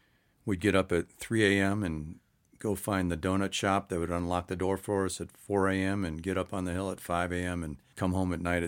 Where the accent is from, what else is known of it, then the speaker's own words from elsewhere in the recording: Arizona, United States; I said, "Well, I'm from Arizona."